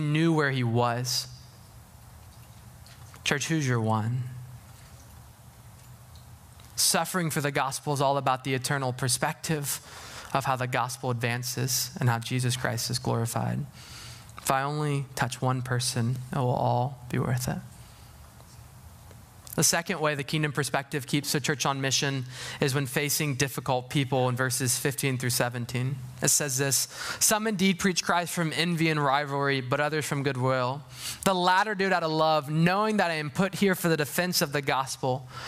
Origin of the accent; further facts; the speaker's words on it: the South, United States; I'm from the South, so who cares about them?